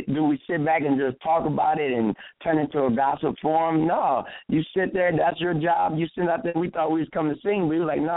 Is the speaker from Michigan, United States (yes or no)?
yes; Michigan, United States; I'm from Michigan.